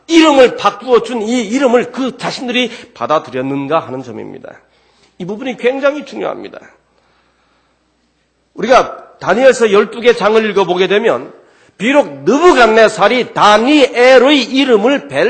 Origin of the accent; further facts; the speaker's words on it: South Korea; 한국 사람들은 비교적 때하고 좀 친숙합니다.